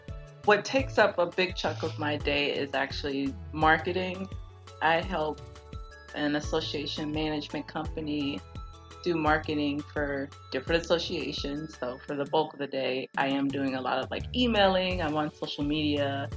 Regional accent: Houston, Texas, United States; I grew up in Houston, Texas. And I grew up in a neighborhood that's predominantly Black and Hispanic.

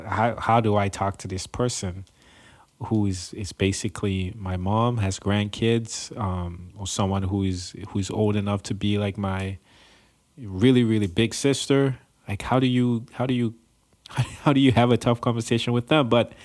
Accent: Cameroon; growing up in Cameroon, man, like the way the culture is kind of set up is you really respect your elders

